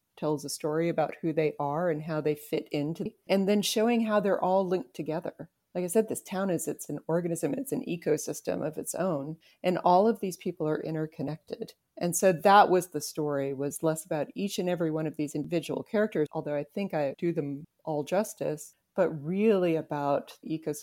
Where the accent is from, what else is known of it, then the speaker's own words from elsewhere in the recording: the South, United States; And so I wanted to really showcase each and every sort of person that I knew growing up in the South.